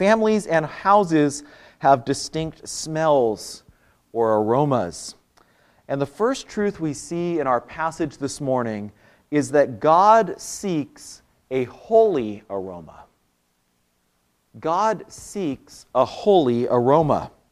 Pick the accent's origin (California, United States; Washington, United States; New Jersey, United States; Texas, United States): Washington, United States; Whidbey Island; When I was growing up on Whidbey, there was a shop called the Christmas House that sold Christmas decorations year-round.